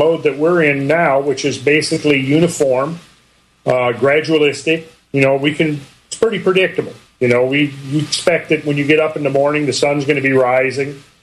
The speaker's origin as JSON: {"language": "English", "region": "Minnesota", "country": "United States", "tie": "born or raised there", "said": "Well, now, okay, so where I grew up in Minnesota, it was not unusual to have 4, 5, 6 feet of snow on the ground by March."}